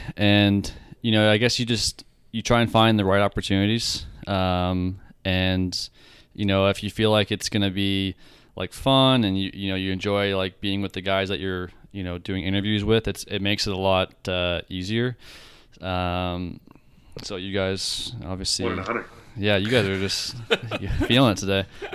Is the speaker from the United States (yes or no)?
no; Canada; I still feel bad, you know, as a Canadian